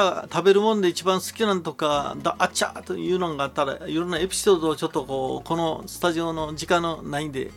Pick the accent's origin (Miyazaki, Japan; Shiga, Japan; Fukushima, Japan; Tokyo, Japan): Shiga, Japan; Takashima; 僕も高島出身やからね、よ小さい頃船寿司とかいつも、はい、冷蔵庫に入ってたわ。